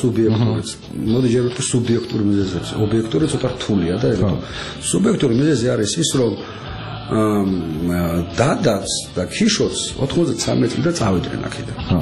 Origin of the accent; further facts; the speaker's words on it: Tbilisi, Georgia; მე გავიზარდე ფიროსმანის ქუჩაზე, ოქროს უბანი ერქვა, ყველა ძველი ბიჭი ცხოვრობდა